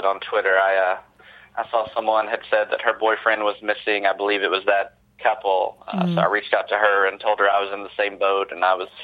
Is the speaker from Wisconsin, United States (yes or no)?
no; Gatlinburg, Tennessee, United States; my brother and I grew up in Gatlinburg, Tennessee, which I think has a total of maybe, you know, 1,300 or 1,400 residents.